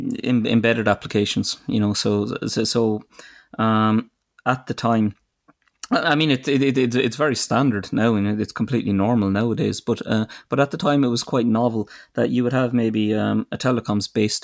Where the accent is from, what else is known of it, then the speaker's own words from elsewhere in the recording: Munster, Ireland; So you might tell from my accent, I'm Irish, but so I'm from the south of Ireland, southwest of Ireland, County Kerry.